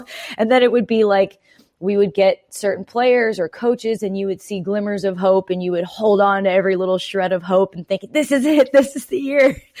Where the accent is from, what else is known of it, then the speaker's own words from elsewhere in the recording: Canada; a lot of people assume I'm a Bills fan just because I'm Canadian.